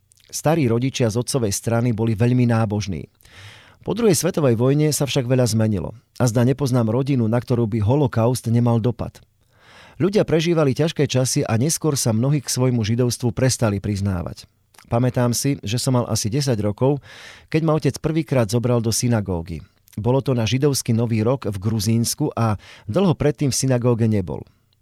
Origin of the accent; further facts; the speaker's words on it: Petropavlovsk-Kamchatsky, Kamchatka Krai, Russia; also born or lived in Orenburg, Russia / Georgia / Crimea; Narodil som sa v Rusku na Urale, v meste Orenburg. Neskôr sme sa kvôli otcovej práce presťahovali k Tichému oceánu na Kamčatku do Petropavlovska. Keď otec odišiel do penzie, usadili sme sa v Gruzínsku.